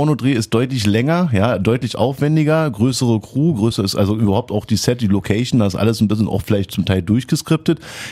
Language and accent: German; Berlin, Germany; als Berliner ist man natürlich tendenziell auch immer ein bisschen abenteuerlustig.